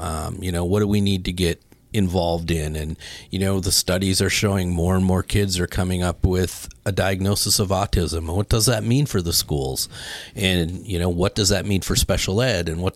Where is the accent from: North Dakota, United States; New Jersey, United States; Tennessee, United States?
North Dakota, United States; Minot; moved away as an adult; I grew up in North Dakota.